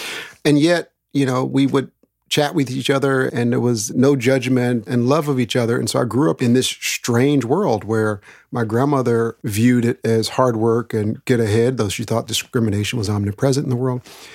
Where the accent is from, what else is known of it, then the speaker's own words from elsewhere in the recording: Daytona Beach, Florida, United States; I was born in Daytona Beach, Florida. Oddly enough, and this will tell a lot of the story, brought home from the hospital with my grandmother. and lived the first few years of life in Florida.